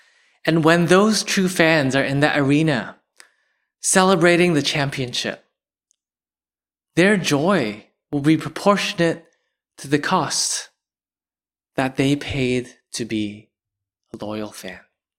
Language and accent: English; Houston, Texas, United States; And growing up in Houston, our home team was the Houston Rockets.